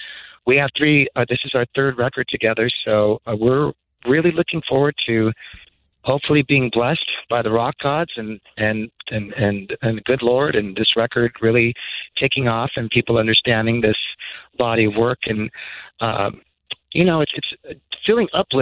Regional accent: Montebello, California, United States; and I grew up in Montebello, California. Actually, that's where I grew up at. So Montebello is always known for you know, the old school punk rock scene

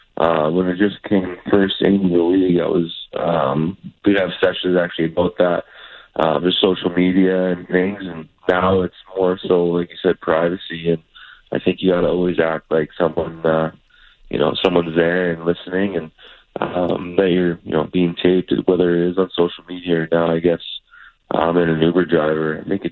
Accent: Edmonton, Alberta, Canada; I'm from Edmonton

